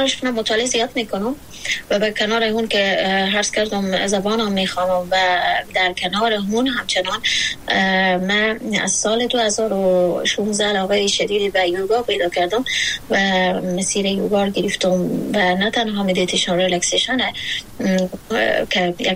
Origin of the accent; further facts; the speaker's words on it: Afghanistan; ما افغانستانی ها در شرایطی بزرگ شدیم که فقر اقتصادی داریم